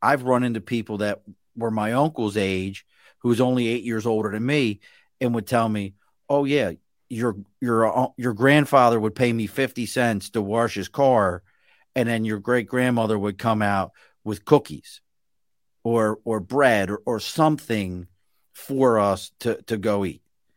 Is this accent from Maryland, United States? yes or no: yes; Baltimore, Maryland, United States; See, I am a fish person, and we grew up in Baltimore.